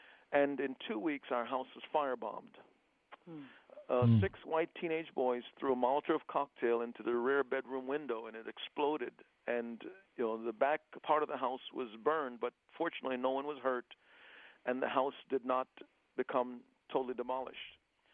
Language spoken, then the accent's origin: English; Jamaica; born there; I was born in Jamaica, which was about 99% black in terms of the country.